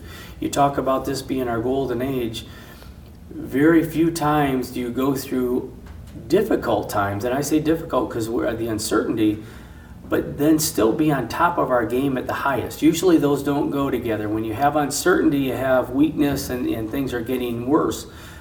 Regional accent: Michigan, United States; I'm a Midwesterner from Michigan, and so it's close to home and what I like.

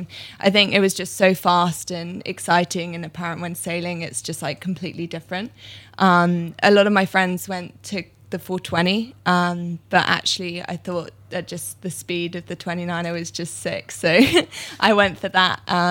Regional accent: South East England, United Kingdom; So I grew up sailing on the Solent on them.

